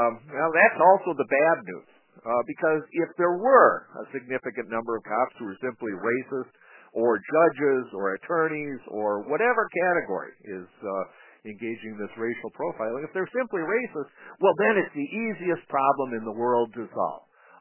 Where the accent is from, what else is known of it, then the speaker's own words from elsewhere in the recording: Minneapolis, Minnesota, United States; I graduated from Minneapolis Edison High School in 1979, late 70s. So I grew up in Northeast Minneapolis.